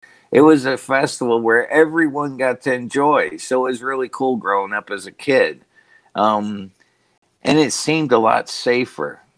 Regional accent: New York, United States; But growing up in New York, it was just a normal kid.

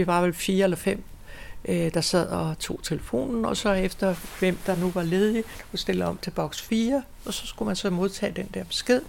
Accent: Region of Southern Denmark, Denmark; også fordi, at jeg er opvokset over i Sønderjylland.

